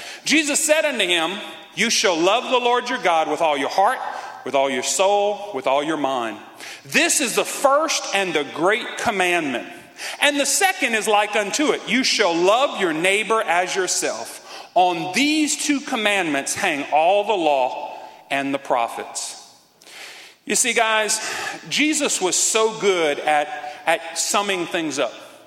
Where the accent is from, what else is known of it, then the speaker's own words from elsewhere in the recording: Louisiana, United States; And since I'm a Cajun, You know I'm still working on keeping my mouth shut, okay?